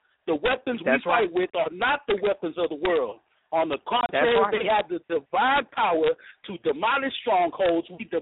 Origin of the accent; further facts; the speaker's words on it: Victoria, Texas, United States; I'm coming straight from Victoria, Texas, just to let y'all know. I'm 33 years old. I grew up Baptist.